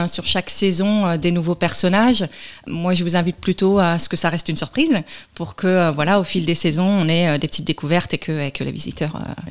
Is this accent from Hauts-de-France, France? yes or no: no; Fontenay-le-Comte, Pays de la Loire, France; Alors, moi, je suis une Fontenotte passionnée par le patrimoine du territoire.